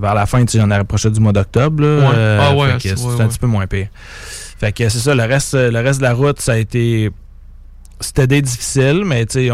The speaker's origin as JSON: {"language": "French", "town": "Port-Cartier", "region": "Quebec", "country": "Canada", "said": "Port-Cartier."}